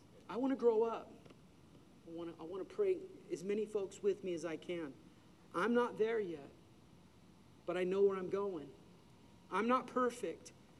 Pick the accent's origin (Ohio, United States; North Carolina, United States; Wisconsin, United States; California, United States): California, United States; Los Angeles; I ran with knuckleheads and thugs when I grew up in Los Angeles.